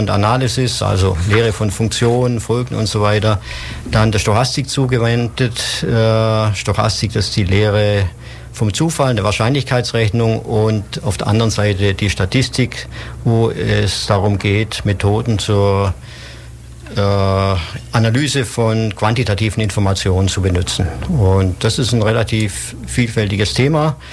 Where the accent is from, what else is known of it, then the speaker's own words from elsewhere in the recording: Ulm, Baden-Württemberg, Germany; also born or lived in Singen; Meine Großeltern haben hier gewohnt und bin dann mit meinen Eltern später nach Ulm gezogen, habe hier Abitur gemacht, habe nach Bundeswehrzeit hier auch studiert